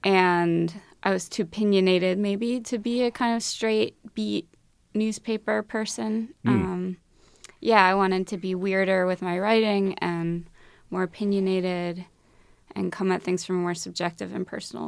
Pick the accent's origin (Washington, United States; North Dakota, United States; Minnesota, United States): Minnesota, United States; Minneapolis; now in Miami, United States; No, I'm from Minneapolis.